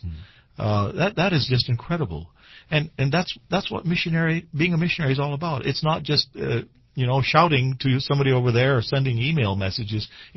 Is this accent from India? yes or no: yes; India; as somebody who grew up in a foreign country, I was born and raised in India